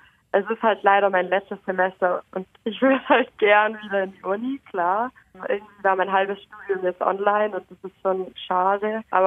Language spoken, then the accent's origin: German; Germany; Allgemein, also bei uns in Deutschland ist es ja so, dass wir für jede Vorlesung einen Zoom-Link kriegen